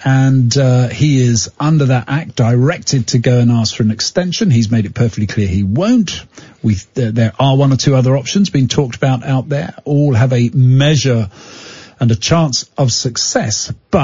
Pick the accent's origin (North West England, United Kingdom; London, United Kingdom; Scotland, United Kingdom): Scotland, United Kingdom; I'm Scottish and the SNP do not speak for me.